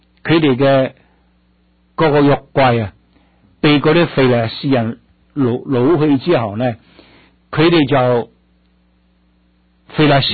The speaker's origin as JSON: {"language": "Chinese", "region": "Guangdong", "country": "China", "said": "我们广东人都改变了。"}